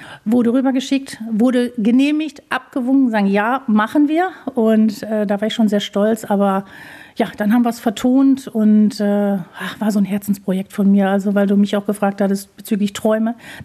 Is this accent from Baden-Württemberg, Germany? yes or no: no; Dinslaken, North Rhine-Westphalia, Germany; live in Dienstlaken meiner Heimatstadt performt